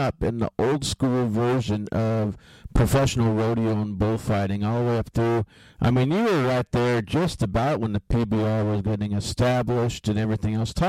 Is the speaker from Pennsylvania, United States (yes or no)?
no; Washington, United States; I grew up actually out in Washington State, so I know exactly what you're talking about.